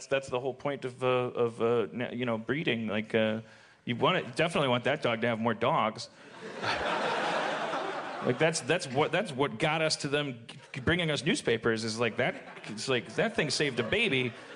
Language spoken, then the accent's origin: English; Milwaukee, Wisconsin, United States; And like I grew up in Milwaukee.